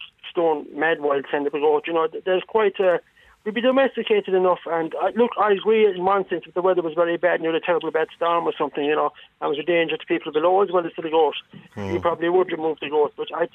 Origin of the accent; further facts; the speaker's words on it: Killarney, Munster, Ireland; I was born and reared in Killarney.